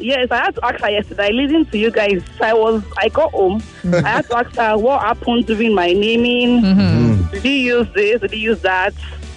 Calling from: Ikorodu, Lagos, Nigeria; I'm calling from Ikorodu.

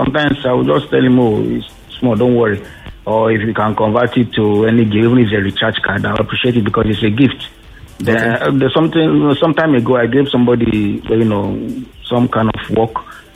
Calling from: Ikoyi, Lagos, Nigeria; I'm calling from Ikoyi.

